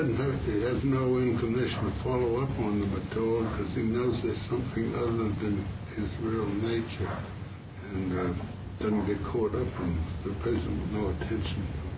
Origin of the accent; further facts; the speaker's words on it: New England, United States; I'm from New England, so it's tomato.